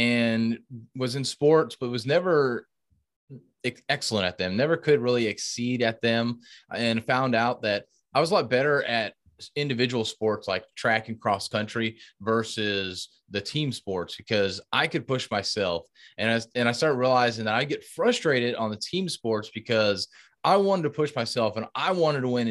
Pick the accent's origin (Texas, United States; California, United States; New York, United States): Texas, United States; Hockley; Man, so I grew up in the Hockley, Texas area, which is just northwest, about an hour or so outside of the Houston, Texas area. So native Texan.